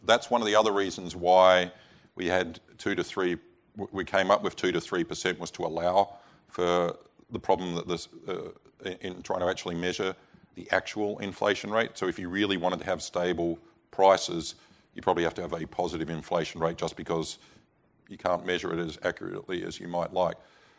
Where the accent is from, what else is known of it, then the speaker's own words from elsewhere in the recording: Adelaide, South Australia, Australia; Yeah, So I'm from Adelaide